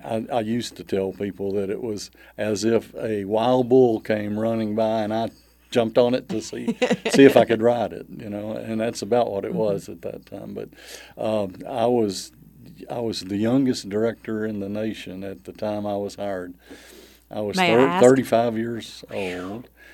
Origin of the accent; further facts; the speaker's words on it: Batesville, Arkansas, United States; Batesville.